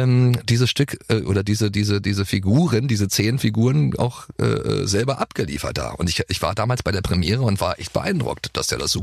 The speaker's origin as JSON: {"language": "German", "region": "Brandenburg", "country": "Germany", "said": "wie zum Beispiel ich komme ja aus Brandenburg."}